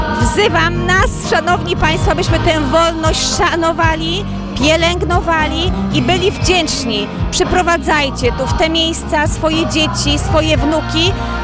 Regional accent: Masovian Voivodeship, Poland; dla nas, rodowitych mieszkańców powiatu wołomińskiego, gminy Wołomin czy Radzymina.

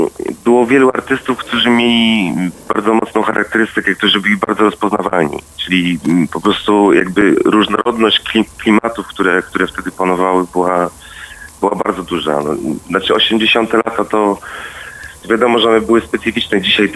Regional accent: Poznań, Greater Poland Voivodeship, Poland; Ja jestem kibicem Lecha Poznań, ponieważ się urodziłem w Poznaniu i spędziłem tam dużo czasu

